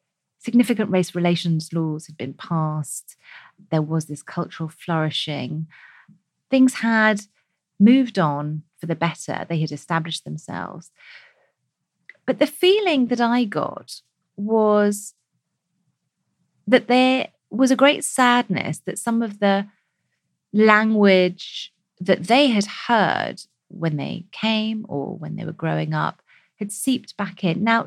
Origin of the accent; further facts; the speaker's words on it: United Kingdom; And I think that if we as British South Asians don't know our history, that's not a good thing.